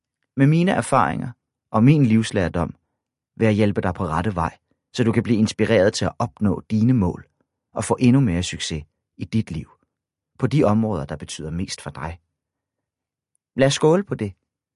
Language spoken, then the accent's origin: Danish; Nibe, North Denmark Region, Denmark; En vinterdag stoppede jeg op på min daglige tur forbi Limfjorden uden for min hjemby Nibe